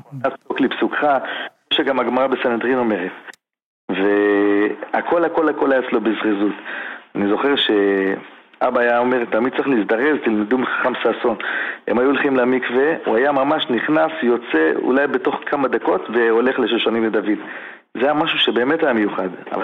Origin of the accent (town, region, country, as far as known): Jerusalem, Jerusalem District, Israel; born or raised there